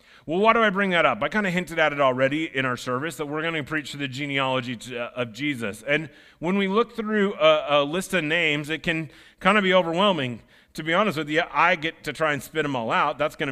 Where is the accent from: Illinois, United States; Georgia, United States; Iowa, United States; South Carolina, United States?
Iowa, United States; I grew up in Iowa, they lived on a farm